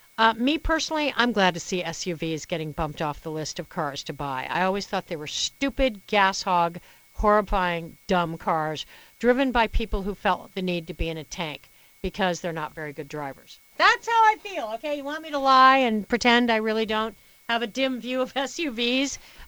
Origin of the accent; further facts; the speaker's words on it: Colorado, United States; to Colorado when I was like, I don't know, less than a year old. So I'm really a Colorado native. I'm descended from Colorado natives. I like to think of myself as near native anyway.